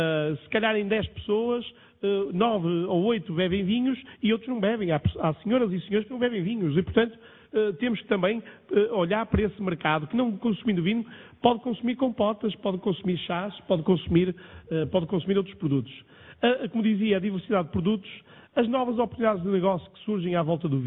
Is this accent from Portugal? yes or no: yes; Braga, Portugal; eu venho de uma cidade, de Braga, que fica no coração do Minho, fica a cerca de 40 quilómetros a norte do Porto e fica a 50 e poucos quilómetros da fronteira com a Galiza.